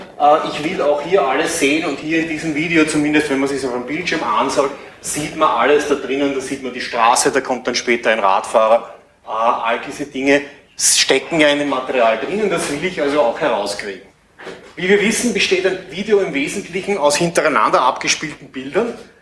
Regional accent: Austria; Ich komme aus Österreich, lebe in Wien, arbeite in Eisenstadt.

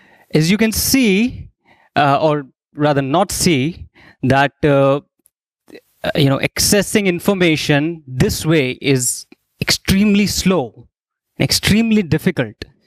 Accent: Jaipur, Rajasthan, India; I am from Jaipur, India, also known as the Pink City. It's a pretty famous tourist destination if you ever happen to visit.

